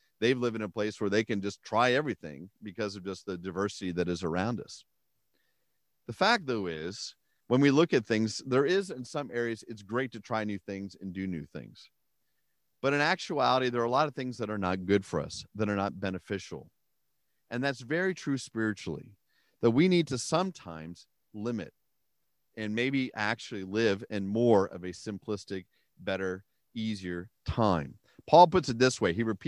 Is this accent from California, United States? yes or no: no; Pennsylvania, United States; I grew up in Western Pennsylvania, as most of you know